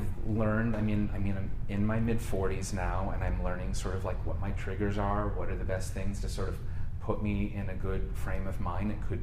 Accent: Grand Rapids, Michigan, United States; I grew up in Grand Rapids, Michigan.

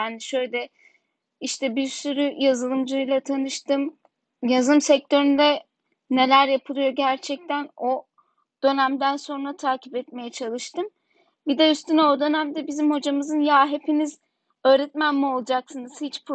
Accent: Bafra, Samsun, Turkey; Aslen Samsun Bafralıyım. Şu anda da Bafra'dayım dediğim gibi.

